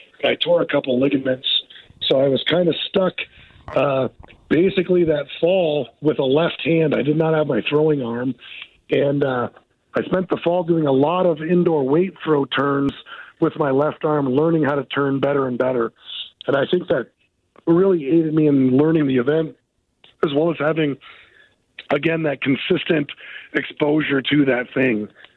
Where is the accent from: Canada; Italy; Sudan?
Canada; now in United States; Being that I was born and raised in Canada and now become an American, and now I live here